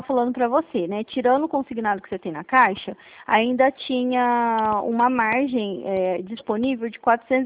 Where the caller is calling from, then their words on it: São Paulo, Brazil; eu estou no estado de São Paulo